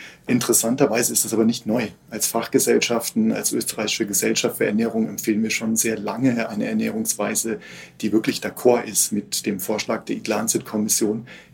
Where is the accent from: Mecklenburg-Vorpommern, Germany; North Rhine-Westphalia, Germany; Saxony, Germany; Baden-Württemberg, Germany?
Baden-Württemberg, Germany; Heidelberg; ich komme ja eigentlich aus Heidelberg, wo wir uns einbilden, dass wir schon fast aus dem mediterranen Süden kommen.